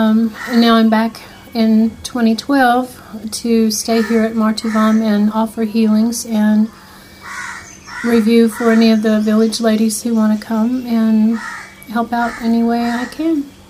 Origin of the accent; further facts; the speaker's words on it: Nashville, Tennessee, United States; I'm from Nashville, Tennessee.